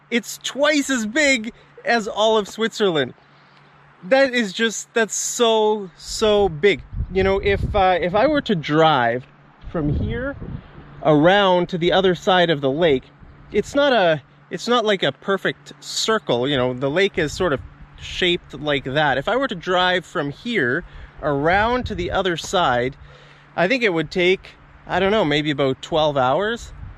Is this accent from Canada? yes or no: yes; Western Canada, Canada; I'm new here. I'm from Western Canada. This is my first time in Eastern Canada.